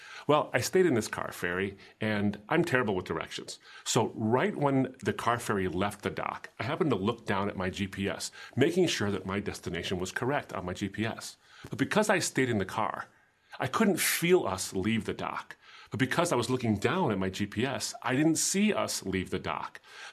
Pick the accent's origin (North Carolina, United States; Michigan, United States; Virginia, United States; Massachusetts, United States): Michigan, United States; Now, I'm from the Great Lakes State, and a lot of the car ferries here can hold a massive amount of cars